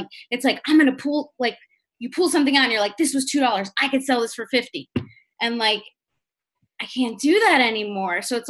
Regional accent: New Jersey, United States; I'm from the Jersey Shore, so kind of close to you.

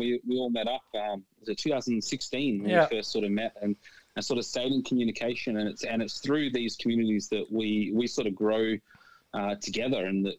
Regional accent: Perth, Western Australia, Australia; moved away; also born or lived in England; I was born in England and moved to Australia when I was five, but I pretty much grew up in Perth and worked in Perth and did all my university in Perth.

